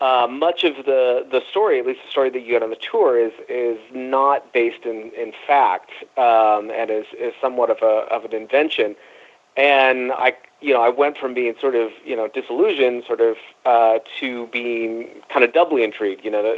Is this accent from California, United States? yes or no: yes; California, United States; So I grew up near the Winchester Mystery House, which I always loved as a kid